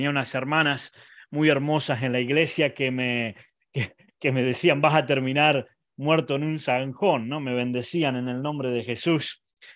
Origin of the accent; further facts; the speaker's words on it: Santa Teresita, Buenos Aires Province, Argentina; allí en la costa argentina, en Santa Teresita, de donde yo soy.